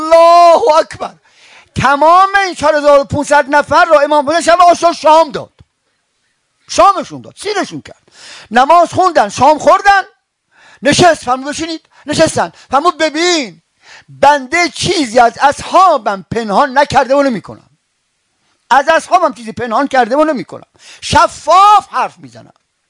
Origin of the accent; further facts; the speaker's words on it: Isfahan, Iran; من خب اصفهان بچه اصفهانم،